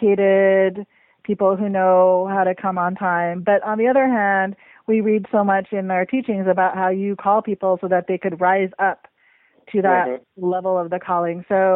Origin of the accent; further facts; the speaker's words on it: Philippines; I recently had an experience in the Philippines visiting a branch in my hometown